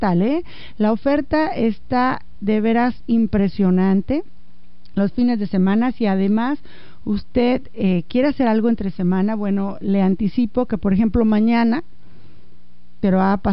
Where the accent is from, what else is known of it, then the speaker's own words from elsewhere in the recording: Guadalajara, Jalisco, Mexico; born there; moved away as an adult; yo tengo 20 años que me salí de Guadalajara, que es la ciudad que me vio nacer y en donde permanece toda mi familia prácticamente